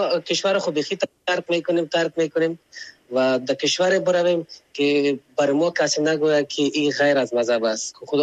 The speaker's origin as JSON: {"language": "Persian", "country": "Afghanistan", "said": "ما خو افغان هستیم"}